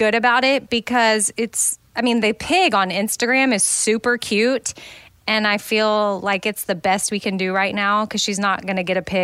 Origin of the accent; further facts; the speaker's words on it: Austin, Texas, United States; also born or lived in North Carolina; I had never left the state of Texas, like living-wise. I had always born and raised in Austin, and then I got married and I had to move to North Carolina